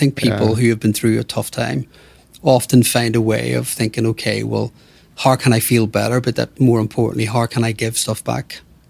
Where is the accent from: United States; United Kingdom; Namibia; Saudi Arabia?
United Kingdom; Northern Ireland; growing up in Northern Ireland, very, very working class roots